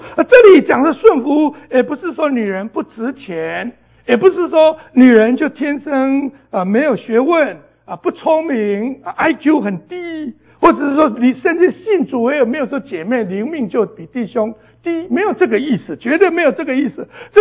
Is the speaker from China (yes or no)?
no; Taiwan; 我是台湾来的，我知道我被神改变了。